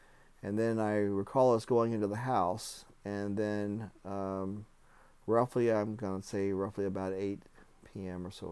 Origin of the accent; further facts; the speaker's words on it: Cocoa, Florida, United States; now in Cary, United States; I'm from Cocoa, Florida, and I work as a project manager. Today I'm recording this interview from Cary, North Carolina.